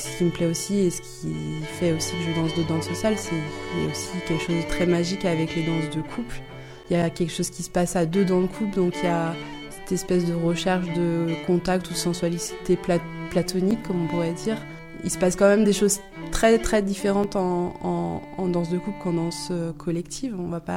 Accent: Brittany, France; quand je fais du bal chez moi en Bretagne

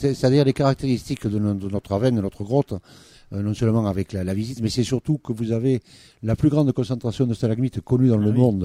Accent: Toulouse, Occitanie, France; Moi, je suis toulousain d'origine, hein

